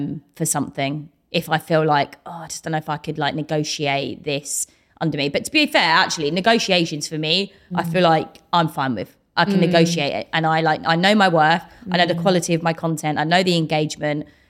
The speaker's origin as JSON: {"language": "English", "region": "East of England", "country": "United Kingdom", "said": "I'm from Essex."}